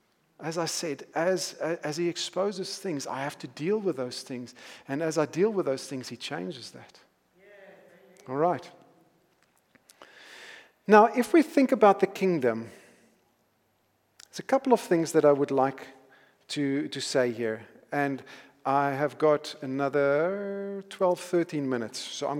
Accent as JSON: {"language": "English", "country": "South Africa", "tie": "born or raised there", "said": "I'm not Italian? All right, my grand was, but I'm not. I'm South African, born and bred in South Africa."}